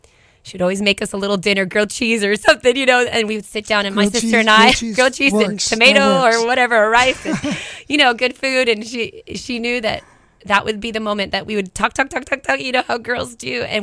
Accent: Kula, Hawaii, United States; I was born and raised up in Kula in Maui, upcountry. My parents still live in the same cute little house they lived that I was born in. And grew up there

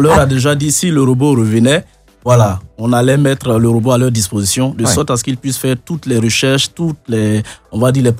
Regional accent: Côte d’Ivoire; aussi en tant qu'Ivoirien

